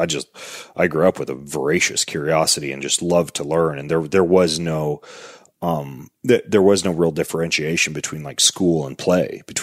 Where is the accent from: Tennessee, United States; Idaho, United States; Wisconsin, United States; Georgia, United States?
Idaho, United States; born there; My background is that I was born in North Idaho.